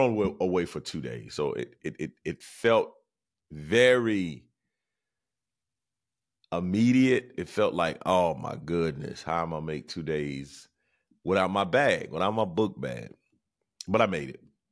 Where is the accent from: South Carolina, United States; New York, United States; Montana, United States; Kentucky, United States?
South Carolina, United States; Camden; we went to the Carolina Cup, which is in my hometown of Camden, South Carolina